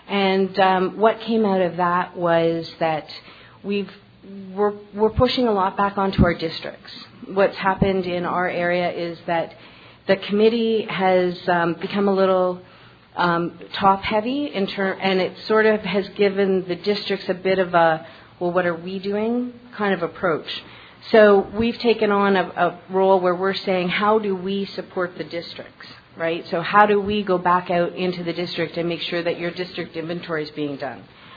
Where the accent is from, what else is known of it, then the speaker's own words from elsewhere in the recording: Winnipeg, Manitoba, Canada; I'm here from Winnipeg, Manitoba